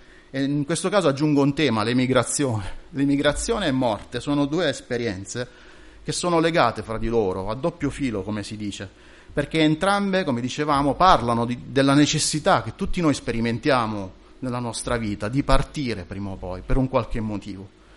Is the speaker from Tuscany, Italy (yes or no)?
no; Apulia, Italy; sono tornato, dopo credo più di 20 anni in questo periodo dell'anno, nel mio paese di origine, in Puglia appunto